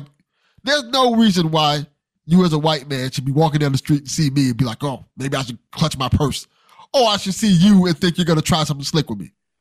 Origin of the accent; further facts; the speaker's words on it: Miami, Florida, United States; So I grew up in Liberty City.